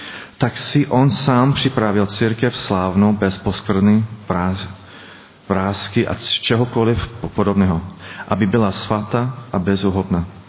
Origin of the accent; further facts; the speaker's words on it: Chicago, Illinois, United States; Czech is a second language; now in Czech Republic; žiju teď v České republice 12 roků. Původně pocházím ze Chicaga, ze Spojených států Ameriky.